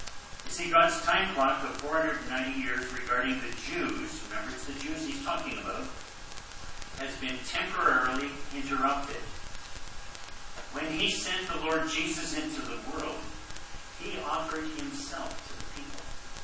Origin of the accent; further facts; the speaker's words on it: Cambridge, Ontario, Canada; I was raised in Cambridge, Ontario, went to Emmanuel Bible College in Kitchener, and have pastored here at Main Street for almost 13 years.